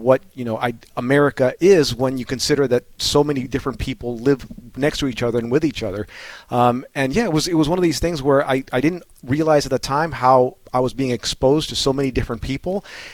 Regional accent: Los Angeles, California, United States; Oh, I mean, growing up in Koreatown, there was just this multicultural kind of thing

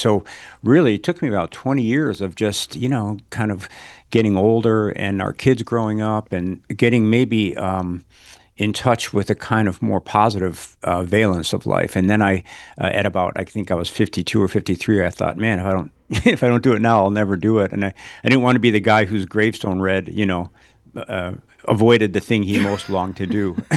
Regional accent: Chicago, Illinois, United States; Well, you know, I grew up in Chicago on the South Side, and it was a very jokey culture.

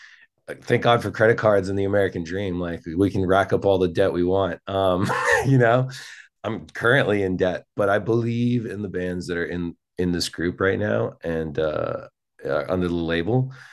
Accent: Mexico; Growing up in Mexico, los convivios, like family, like outings and stuff like that, were always centered around music and laughter and cooking.

